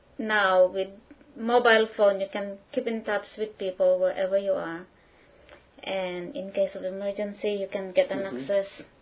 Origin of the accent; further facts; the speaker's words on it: Baguio, Cordillera Administrative Region, Philippines; I'm from Baguio City. It's in Luzon Island. It's very busy. It's the summer capital of Philippines.